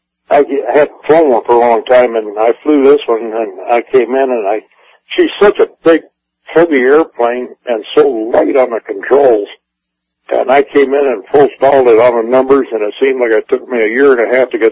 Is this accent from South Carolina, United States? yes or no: no; San Francisco, California, United States; born there; I was born in San Francisco, 1:20 in the morning